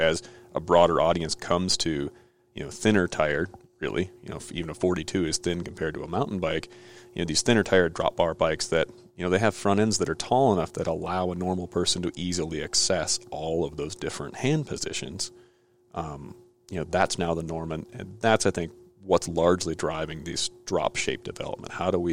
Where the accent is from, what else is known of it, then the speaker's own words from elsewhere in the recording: Minneapolis, Minnesota, United States; You know, we grew up in the Frothy Mug single speed series in Minneapolis